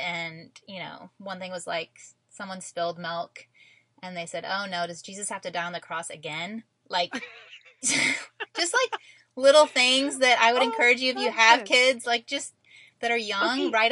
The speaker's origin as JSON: {"language": "English", "region": "Indiana", "country": "United States", "said": "And I'm from Indiana, so it's a little foreign to me"}